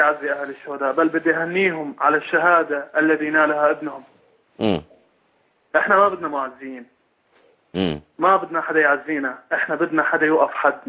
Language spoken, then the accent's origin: Arabic; Daraa, Daraa Governorate, Syria; أنا مواطن سوري